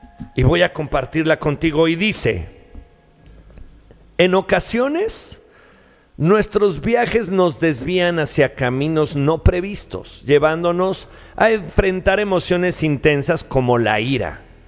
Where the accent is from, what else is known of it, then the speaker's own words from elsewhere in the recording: Guanajuato, Mexico; Me encanta que seas de Guanajuato porque yo soy de Guanajuato.